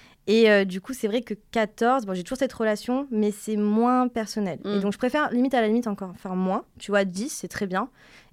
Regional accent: Marseille, Provence-Alpes-Côte d'Azur, France; je viens de Marseille. J'ai 24 ans.

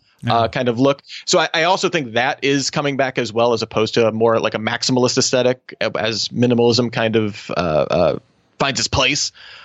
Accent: Australia; my home country of Australia

